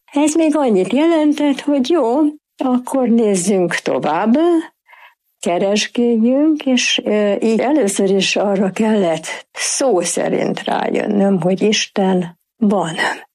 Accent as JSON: {"language": "Hungarian", "region": "Budapest", "country": "Hungary", "tie": "born or raised there", "said": "Budapesten születtem, és mint egy holokauszt túlélő család, hogy így mondjam, második generációs tagja. Budapesten, a belvárosban, 7. kerületben laktam egy olyan házban, ami annak idején csillagos ház volt."}